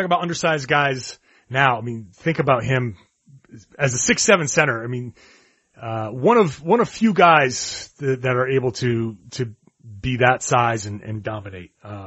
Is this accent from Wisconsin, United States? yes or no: no; Providence, Rhode Island, United States; now in Boston, United States; Here for me in Boston suffered, some rioting and looting, a few nights ago. My hometown in Rhode Island, in Providence, had a violent, protest last night.